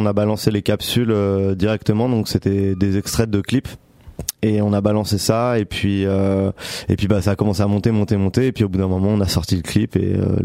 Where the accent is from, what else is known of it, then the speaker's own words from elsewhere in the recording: Charenton-le-Pont, Île-de-France, France; born there; Voilà, c'est ça, en région parisienne, aux alentours, quoi.